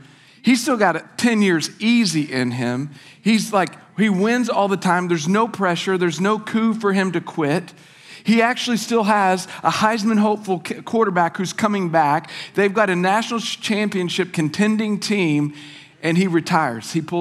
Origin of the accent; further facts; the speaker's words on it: Oklahoma, United States; A lot of you guys know I'm from Oklahoma and I love OU football.